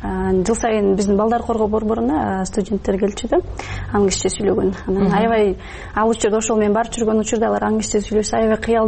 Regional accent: Osh Region, Kyrgyzstan; now in Bishkek, Kyrgyzstan; Ош облусунан бул жака жаңы эле көчүп келгенибизде

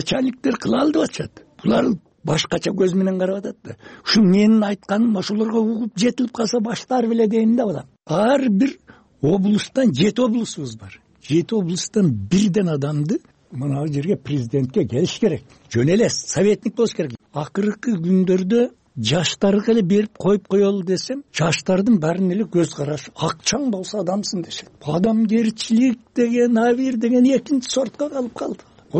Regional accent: Ozgon, Osh Region, Kyrgyzstan; мына мен например өзгөндүкмүн дедим.

